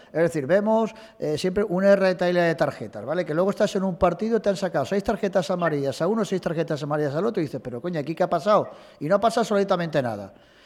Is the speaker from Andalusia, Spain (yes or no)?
no; Sant Marçal, Balearic Islands, Spain; Yo soy del pueblo, yo soy de San Marsal